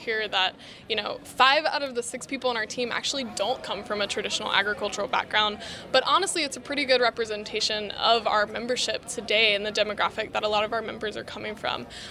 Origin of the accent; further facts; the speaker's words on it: Walker, Louisiana, United States; I'm originally from Walker, Louisiana, which is right outside of Baton Rouge.